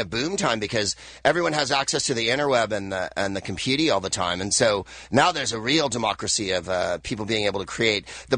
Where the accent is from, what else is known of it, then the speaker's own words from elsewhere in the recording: San Francisco, California, United States; Of course, I am from San Francisco. And as we say in San Francisco, there's two things you know when you're from San Francisco.